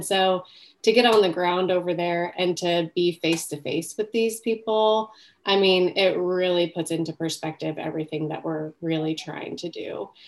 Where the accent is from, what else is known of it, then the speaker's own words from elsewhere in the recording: Noblesville, Indiana, United States; I grew up in Noblesville, Indiana.